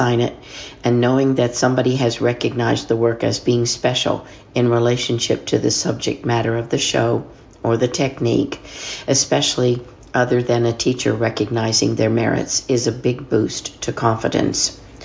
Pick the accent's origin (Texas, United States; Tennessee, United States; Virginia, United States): Texas, United States; Hale Center; That's how I got the interest in all that. Being a yearbook photographer for a small school in Texas, you pretty much do everything.